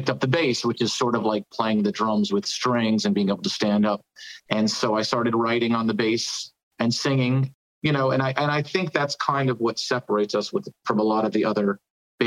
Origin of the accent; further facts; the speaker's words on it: New Jersey, United States; I'm from New Jersey originally.